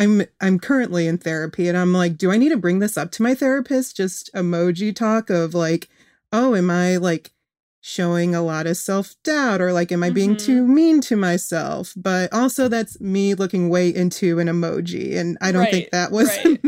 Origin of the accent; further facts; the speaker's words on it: Kalamazoo, Michigan, United States; I was born and raised in Michigan. If we need to pinpoint the town, Kalamazoo. And I grew up there and it was fine. It's on the west side of the state.